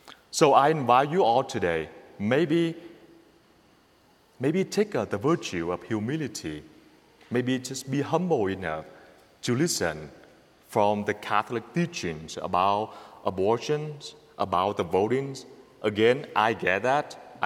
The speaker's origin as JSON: {"language": "English", "country": "Vietnam", "tie": "born or raised there", "moved": "yes", "said": "I grew up in Vietnam, the communist country."}